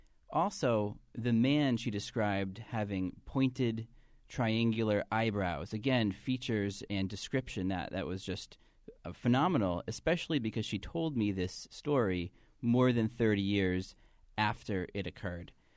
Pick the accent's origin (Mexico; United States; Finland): United States; Norwich, Connecticut; Well, coming from my hometown of Norwich, I was born and grew up in the section of Norwich Town